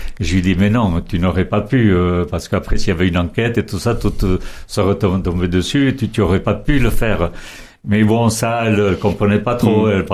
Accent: Saint-Étienne-de-Baïgorry, Nouvelle-Aquitaine, France; born there; Et moi, je suis né à Saint-Étienne-Baïgorry, au Pays Basque, dans la Basse Navarre. Mais il n'y a que 8 kilomètres qui nous séparent de la frontière basque espagnole.

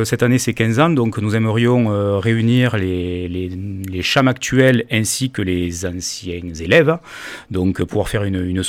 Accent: Gourdan-Polignan, Occitanie, France; on est de Gourdan-Polignan

